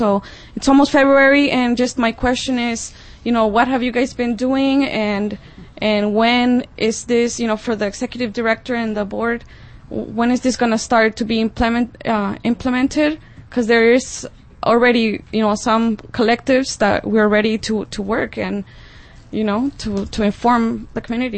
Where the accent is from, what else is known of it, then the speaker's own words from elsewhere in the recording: Santa Ana, California, United States; I'm from Santana, South Orange County.